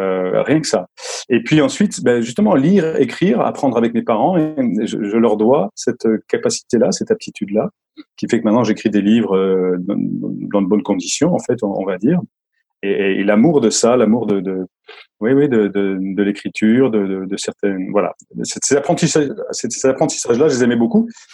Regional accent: Grand Est, France; born there; Alors, je suis né en Lorraine, dans la Lorraine sidérurgique, en pleine vallée, enfumée de hauts fourneaux et les aciéries, etc. Et en même temps, un endroit très forestier.

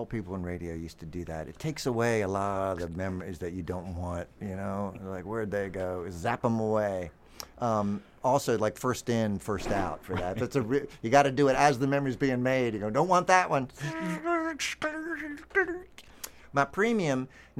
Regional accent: Kentucky, United States; now in New Jersey, United States; So I'm from Kentucky, and I came up here to New Jersey with a whole gang of Kentucky folks.

